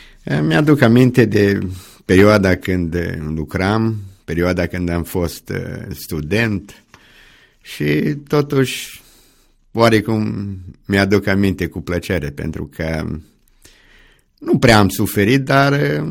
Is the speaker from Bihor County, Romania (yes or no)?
yes; Hodiș, Bihor County, Romania; N-am crescut în Câmpia Turzii, am lucrat în Câmpia Turzii, dar am fost născut în Hodiș, acolo am făcut 4 clase primare, după aia am continuat gimnaziu la Poieni.